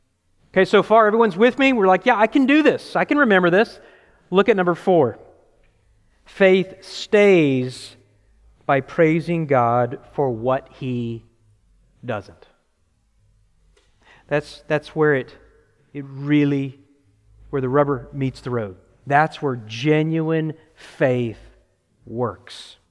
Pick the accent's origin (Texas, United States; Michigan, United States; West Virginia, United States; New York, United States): Texas, United States; That's what we do. We're from Texas.